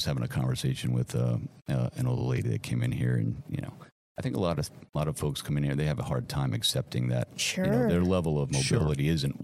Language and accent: English; New England, United States; Well, I had a friend of mine, you know, I'm from New England, and I actually grew up with this guy on the radio.